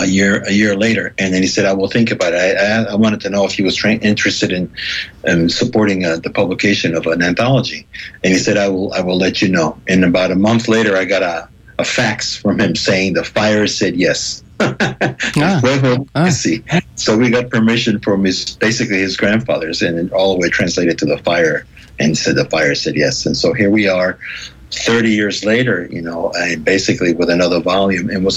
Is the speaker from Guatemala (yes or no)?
yes; Guatemala; now in United States; not only growing up in Guatemala, but also moving to the United States and getting alienated by the transplanting of myself to a totally different culture.